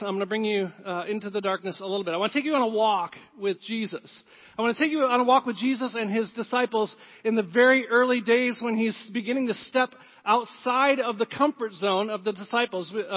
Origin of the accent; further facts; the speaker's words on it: Zeeland, Michigan, United States; So I grew up in Zealand, and I had a great upbringing in Zealand